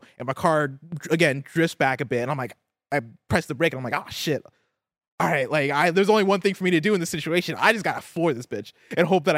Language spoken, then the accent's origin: English; Midwest, United States; also born or lived in Seattle; the first time it snowed when I lived in Seattle, I had so much hubris because I'm from the Midwest, so I was like, oh dude, I know how to drive in the snow.